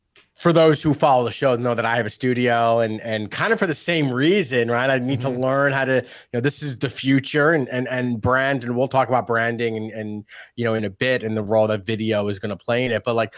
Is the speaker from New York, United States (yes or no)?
yes; New York, United States; moved away as an adult; So I grew up in New York, and we had the Z Morning Zoo from Z100. But then I moved to San Diego in the 90s